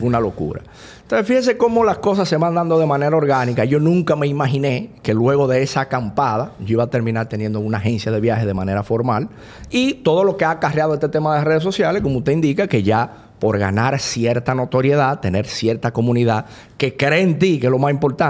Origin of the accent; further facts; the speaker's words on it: La Vega, Dominican Republic; also born or lived in Cibao; como vivía en el Cibao, y yo soy de La Vega, yo vine un día a Santo Domingo